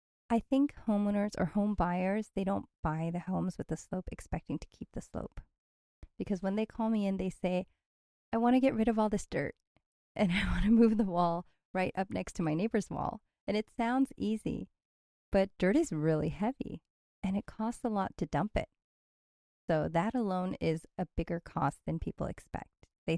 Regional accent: California, United States; Oh, yes. I love swimming pools. I grew up in Southern California.

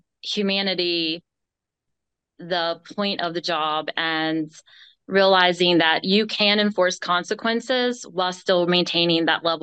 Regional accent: West Virginia, United States; I'm born and raised in Taylor County as well.

